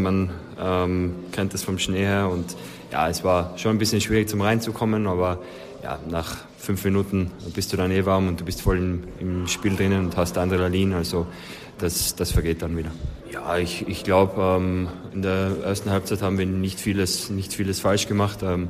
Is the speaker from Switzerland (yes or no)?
no; Tyrol, Austria; Ich komme aus dem Tiroler Land.